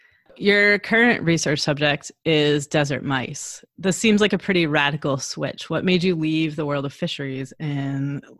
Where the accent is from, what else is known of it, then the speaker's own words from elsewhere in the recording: Michigan, United States; I grew up in Michigan and people always assume that I know things about the Great Lakes.